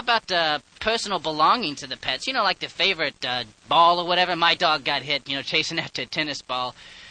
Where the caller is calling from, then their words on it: Stanford, California, United States; I'm calling from Stanford, California.